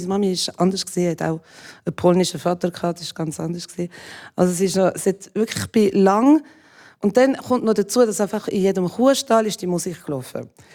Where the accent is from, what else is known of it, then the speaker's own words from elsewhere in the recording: Jura, Switzerland; ich bin im Jura aufgewachsen. Das war noch schlimmer als in Zürich. Ja, ich bin zwar ein Welschi, aber meine Eltern waren Deutschschweizer in einem Kaff